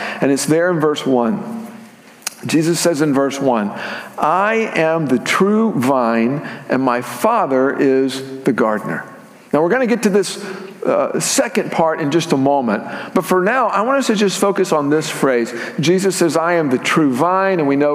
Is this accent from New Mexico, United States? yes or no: no; Corpus Christi, Texas, United States; moved away as an adult; he moved me from my hometown of Corpus Christi to Waco, Texas, where I was going to start college.